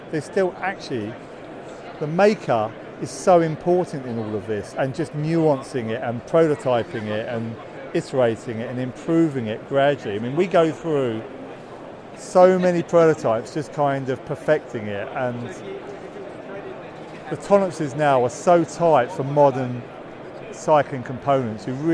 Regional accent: United Kingdom; accent: British; And I'll turn up with my British accent, and people just wax lyrical about, you know, British design and engineering and everything else.

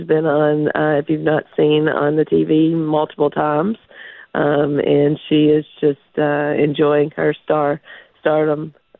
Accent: United States; We grew up in Dixon County.

